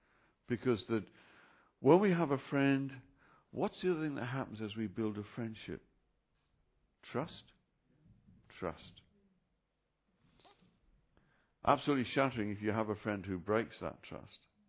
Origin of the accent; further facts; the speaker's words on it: England, United Kingdom; now in Australia; because I'm an Aussie now, no longer a Pom